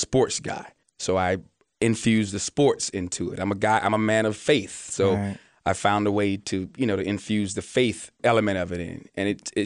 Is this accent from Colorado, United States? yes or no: no; Atlanta, Georgia, United States; also born or lived in New York; You know, when I left Atlanta, I'm originally from Atlanta. Okay. And when I left Atlanta to go to school in New York